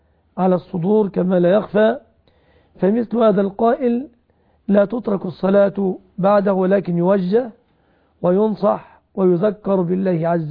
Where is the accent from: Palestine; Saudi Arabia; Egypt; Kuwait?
Egypt; في بلادنا مصر